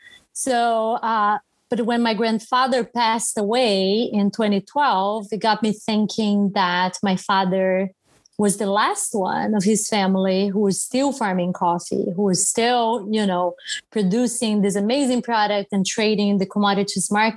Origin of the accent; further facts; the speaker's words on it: Batatais, São Paulo, Brazil; I was born and raised in Brazil. So I was born on the countryside of Brazil.